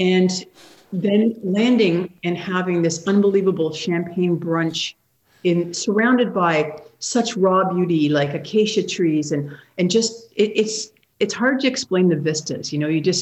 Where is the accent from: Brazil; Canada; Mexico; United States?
Canada; born there; I'm Canadian by birth, but my father worked in telecommunications, so we lived all over the globe.